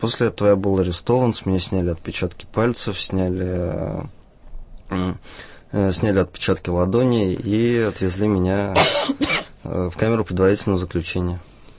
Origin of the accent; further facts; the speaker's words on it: Russia; особо акцентировали все на том, что я из России.